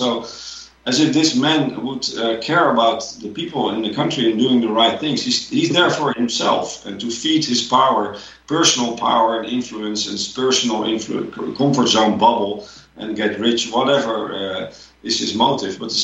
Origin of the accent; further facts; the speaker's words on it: Netherlands; English is a second language; I come from Holland, and most people have no clue about real history of these brave farmers